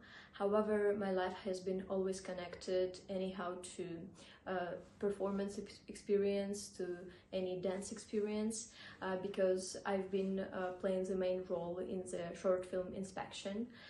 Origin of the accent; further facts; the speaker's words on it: Russia; English is a second language; now in Czech Republic; I'm 19 years old. I'm from Russia and I'm living in the Czech Republic for my studies.